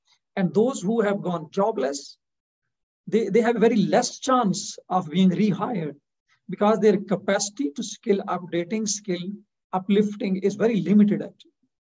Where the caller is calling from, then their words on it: Pakistan; For example, I am speaking from Pakistan.